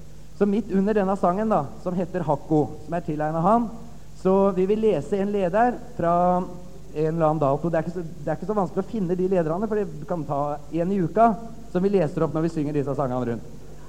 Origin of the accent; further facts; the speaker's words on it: Horten, Vestfold, Norway; Hjemme i Horten så har vi en lokalavis som heter Gjengangeren.